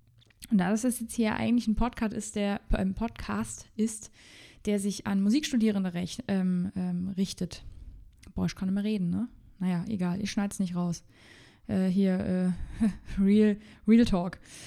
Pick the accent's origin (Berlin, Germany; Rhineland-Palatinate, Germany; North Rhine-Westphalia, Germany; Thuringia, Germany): Rhineland-Palatinate, Germany; Bei uns in Rheinland-Pfalz ist es G8,5, also da hat man halt 8,5 Jahre auf dem Gymnasium